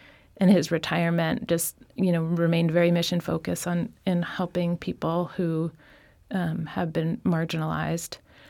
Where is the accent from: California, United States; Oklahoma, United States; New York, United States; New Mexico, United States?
New York, United States; Brooklyn; I grew up in Brooklyn, New York.